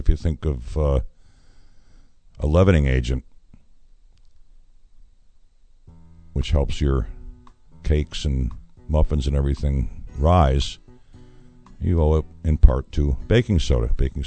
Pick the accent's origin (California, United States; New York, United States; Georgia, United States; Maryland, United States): New York, United States; Syracuse; I'm from Syracuse, and near the city is a town called Salve